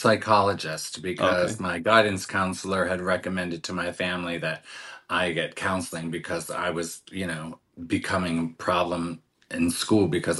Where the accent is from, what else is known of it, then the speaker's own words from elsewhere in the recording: Maryland, United States; I know that they have pride events in my hometown now, but I, you know, even back when I was doing Broadway, they had me on the cover of the arts section of the paper, and then on the metropolitan section or whatever, they had a story about how the mayor had refused to allow the Maryland State drag pageant